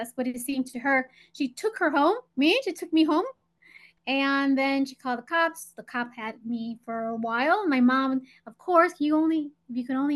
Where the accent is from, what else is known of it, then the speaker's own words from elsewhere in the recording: Chicago, Illinois, United States; So I was born in Chicago. I grew up in Chicago in the South Side, and I spent there most of my childhood, went to high school there